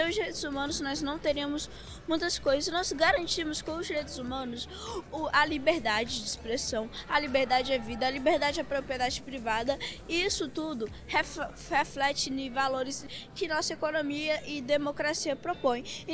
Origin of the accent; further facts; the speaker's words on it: Vitória, Espírito Santo, Brazil; Sou de Vitória e estou nessa delegação aqui para defender os direitos de crianças e adolescentes.